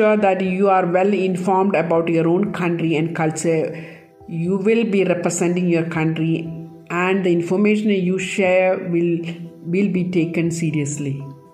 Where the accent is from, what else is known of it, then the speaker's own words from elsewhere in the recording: India; People often ask me where I am from, and when I tell them I am from India